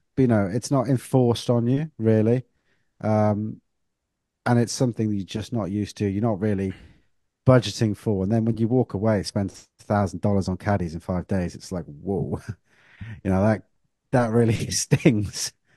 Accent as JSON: {"language": "English", "country": "United Kingdom", "said": "I can't deal with this because I'm British."}